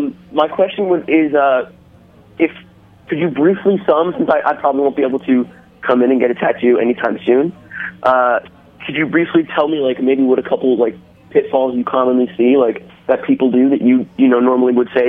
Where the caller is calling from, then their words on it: Brooklyn, New York, United States; I'm calling from Brooklyn, New York.